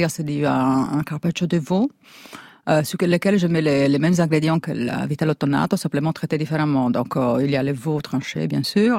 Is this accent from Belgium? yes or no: no; Friuli-Venezia Giulia, Italy; born there; je suis quand même née dans le Frioul, c'est la région qui est juste à côté, à nord-est de Venise.